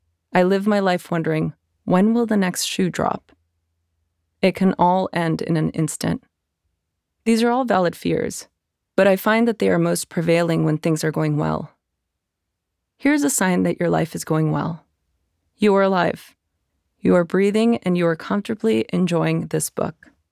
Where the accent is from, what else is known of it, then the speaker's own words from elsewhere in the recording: Los Angeles, California, United States; I learned all about living in fear while growing up in East Los Angeles. It was not your typical palm tree-lined Southern California dreaming scenery.